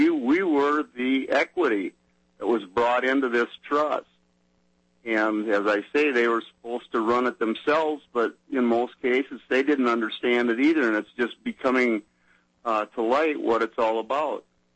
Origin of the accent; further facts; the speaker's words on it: Wisconsin, United States; I'm from Wisconsin. I spent 5 years in Missouri